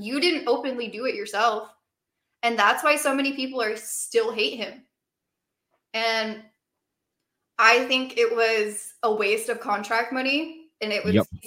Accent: California, United States; I'm from the Bay Area, so automatically that's my girl.

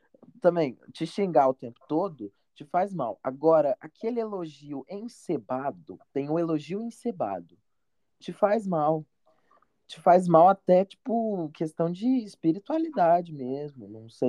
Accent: Minas Gerais, Brazil; accent: mineiro caipira; Tem o sotaque mineiro meu, no caso, é o sotaque mineiro caipira, que é o sotaque do sul de Minas e do Triângulo.

